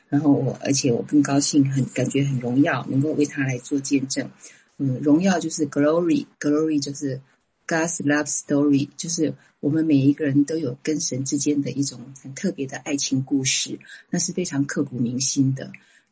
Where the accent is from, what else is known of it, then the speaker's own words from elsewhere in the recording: Taiwan; born there; moved away as an adult; 我是台湾出生的。